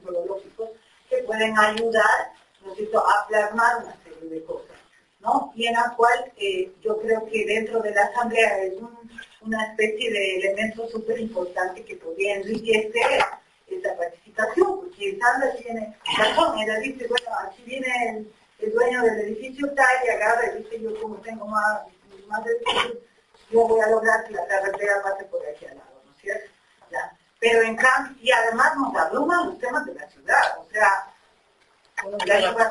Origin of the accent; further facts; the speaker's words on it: Quito, Pichincha, Ecuador; Que somos ciudadanos de Quito, que nos pertenecemos a esta ciudad